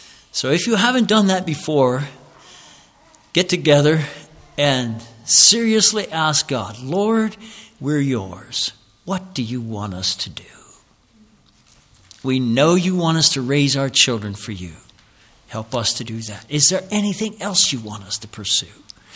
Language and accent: English; Pennsylvania, United States; And I come from Lancaster County, y'all.